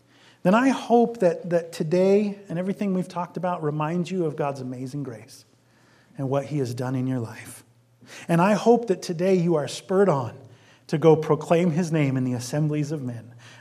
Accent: Illinois, United States; And so I grew up right outside Chicago, went to a public school right outside Chicago.

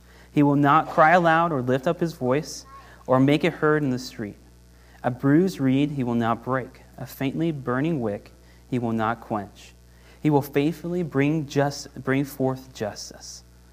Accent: Oklahoma, United States; Okay, sorry, I'm from Oklahoma. I don't know how to say that word right now.

